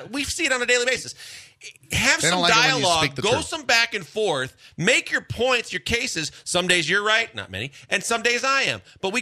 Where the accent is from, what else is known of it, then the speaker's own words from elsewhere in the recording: Milwaukee, Wisconsin, United States; and I'm from Milwaukee, and I'm a lifelong Bucks fan